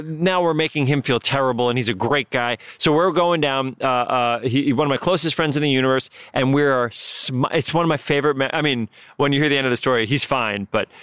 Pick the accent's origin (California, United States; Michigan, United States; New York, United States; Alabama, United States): New York, United States; Bronx; also born or lived in Westchester; so we were in high school or high school. I moved from the North Bronx to Westchester.